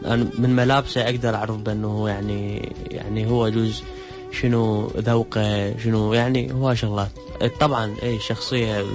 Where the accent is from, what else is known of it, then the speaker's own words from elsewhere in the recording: Iraq; احنا كعراقيين طبعا لازم يعني ما نهتم كلش بالموضة